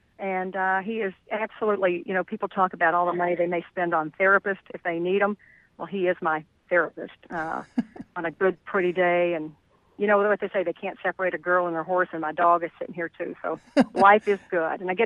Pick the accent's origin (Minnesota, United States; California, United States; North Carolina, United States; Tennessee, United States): Tennessee, United States; Paris; Paris, Tennessee, right across the state line.